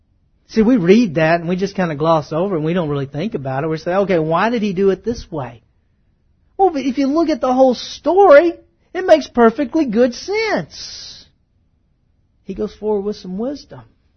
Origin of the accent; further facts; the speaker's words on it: Texas, United States; I grew up in East Texas.